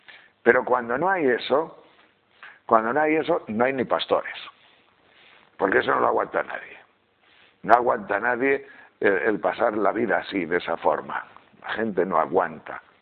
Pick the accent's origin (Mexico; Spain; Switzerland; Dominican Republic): Spain; Castile and León; mi pueblo es un pueblo de transhumancia, es un pueblo de pastores de esos que tienen grandes rebaños, que bajan desde León a Extremadura.